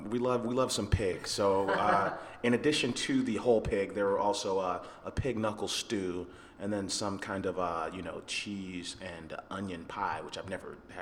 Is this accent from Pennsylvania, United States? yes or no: yes; Latrobe, Pennsylvania, United States; I'm from Latrobe, Wisconsin.